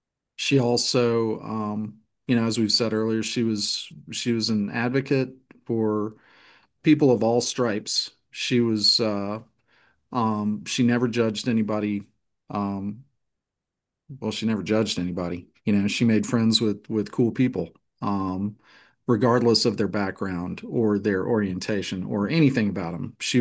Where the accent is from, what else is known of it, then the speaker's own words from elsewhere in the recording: Louisiana, United States; I'm from Louisiana, and I've got a good dear old friend who's a sergeant with Baton Rouge Homicide.